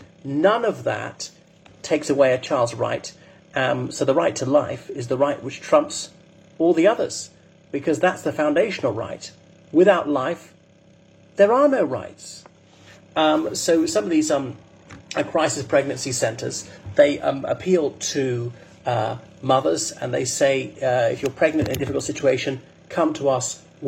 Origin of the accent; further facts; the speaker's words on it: Ireland; from Ireland.